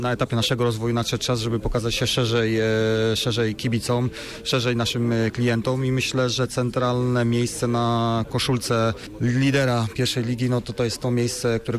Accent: Poznań, Greater Poland Voivodeship, Poland; ja jestem z Poznania

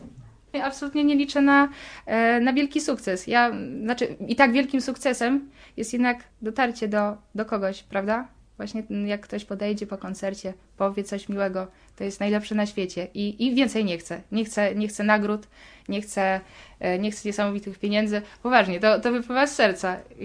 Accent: Łomianki, Masovian Voivodeship, Poland; Ja pochodzę spod Warszawy, z Łomianek

